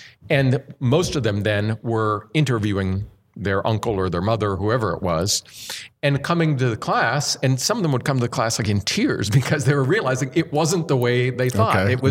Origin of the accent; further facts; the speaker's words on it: Johnstown, Pennsylvania, United States; My next book is about my grandfather and his world in my hometown in Johnstown, Pennsylvania, in mostly kind of in the 50s.